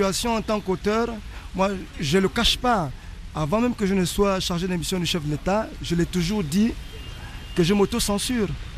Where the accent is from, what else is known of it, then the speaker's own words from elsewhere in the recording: Gabon; J'avais envie d'en parler en tant que Gabonais, en tant qu'écrivain